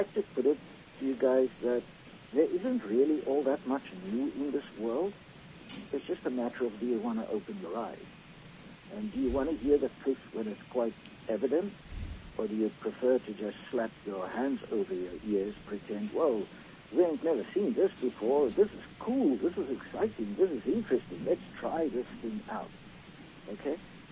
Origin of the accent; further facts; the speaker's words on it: South Africa; born there; It's because I was born in South Africa, and I've seen this